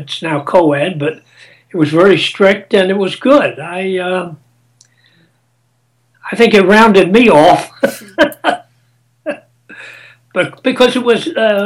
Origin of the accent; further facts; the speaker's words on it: Washington, District of Columbia, United States; also born or lived in Alexandria, Virginia; Washington, D.C.